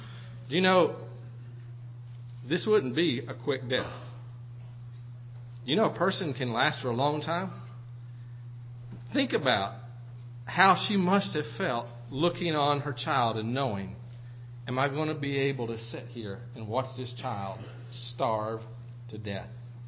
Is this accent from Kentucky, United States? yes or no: yes; Kentucky, United States; moved away; On the last farm that I grew up on there in Kentucky before I left home, Dad had a barn